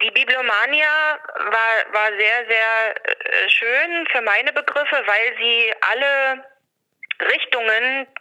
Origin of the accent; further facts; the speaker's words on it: Magdeburg, Saxony-Anhalt, Germany; Ich komme aus Magdeburg.